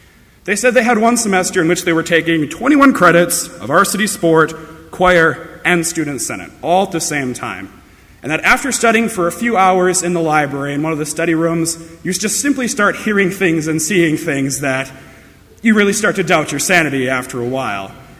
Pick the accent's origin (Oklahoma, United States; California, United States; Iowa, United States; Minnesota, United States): Minnesota, United States; Princeton; I'm a junior from Princeton, Minnesota